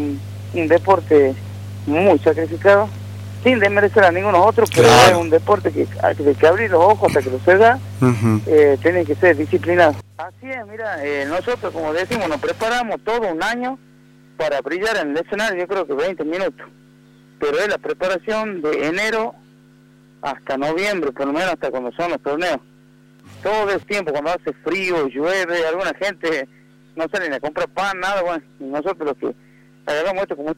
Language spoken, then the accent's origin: Spanish; Salta, Argentina; Soy el primer salteño que gana 3 veces consecutivas y más de una zona de acá, de parte de San Martín.